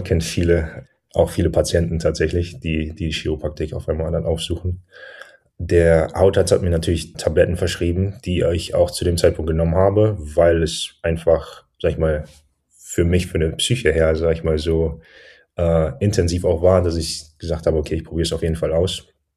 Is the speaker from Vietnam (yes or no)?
no; Dortmund, North Rhine-Westphalia, Germany; ich komme ursprünglich aus Dortmund, also ich bin gebürtiger Deutscher. Nach meinem Abi war ich ein Jahr in Australien im Ausland